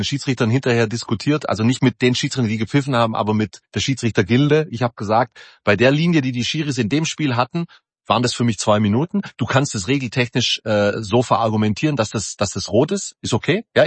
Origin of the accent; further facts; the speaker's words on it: Baden-Württemberg, Germany; dass ich sprachbehindert in die Welt geschickt worden bin als Schwabe.